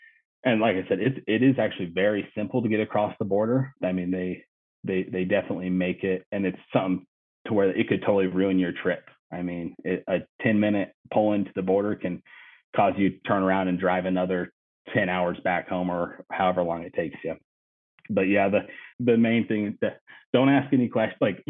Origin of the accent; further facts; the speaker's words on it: Utah, United States; Yeah, I'm not, like I said, I'm from Utah, and I saw more birds in a 20-minute sit than I'd probably see all year in Utah.